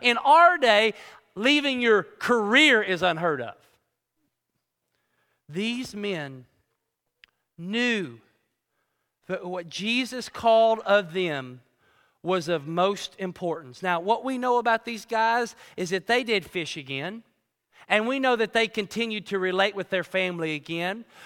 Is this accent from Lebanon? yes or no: no; Sanford, Florida, United States; I'm from Sanford, Florida